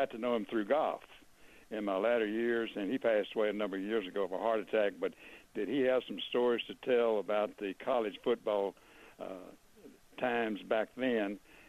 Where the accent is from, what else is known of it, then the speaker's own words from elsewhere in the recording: Kentucky, United States; now in Memphis, United States; I came to Memphis from Kentucky in 1960.